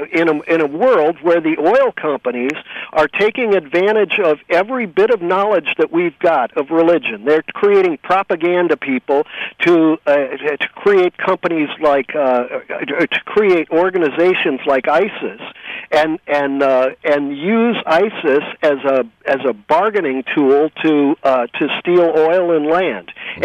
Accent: St. Louis, Missouri, United States; I've told you before, I was raised in St. Louis and went to the Ethical Society

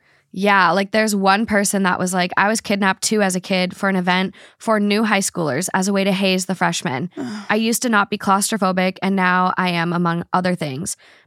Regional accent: United States; We were both born and raised in America. We are both culturally and socially very Western / American.

